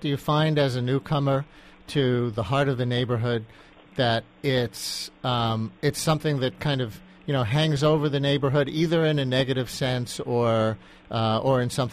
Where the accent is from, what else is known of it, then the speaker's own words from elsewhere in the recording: New York, United States; like few things that I've seen in my years growing up in New York.